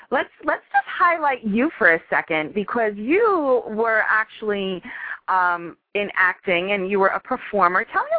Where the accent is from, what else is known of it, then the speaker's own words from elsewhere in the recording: Yonkers, New York, United States; born there; No, I was born in America. I was born in Yonkers, New York, but my dad's family is from Slovakia.